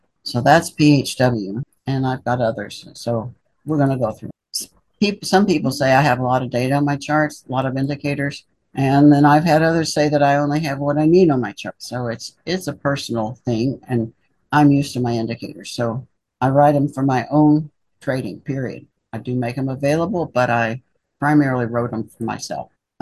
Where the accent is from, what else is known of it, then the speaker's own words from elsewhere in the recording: Appalachia, United States; I grew up dirt poor in Appalachia, that's enough.